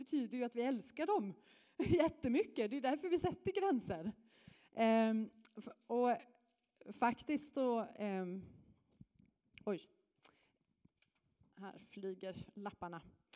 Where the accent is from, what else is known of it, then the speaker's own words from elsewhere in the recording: Norrland, Sweden; Jag är född och uppvuxen i Norrland.